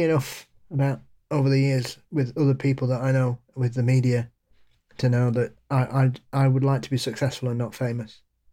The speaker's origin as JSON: {"language": "English", "region": "New Jersey", "country": "United States", "said": "I once ran into a classmate, let's call him Mark, whilst I was walking around London, and we're both from New Jersey."}